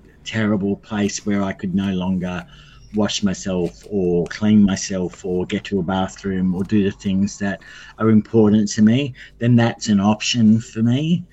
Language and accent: English; Australia; born there; I count my blessings every day that I was born in Australia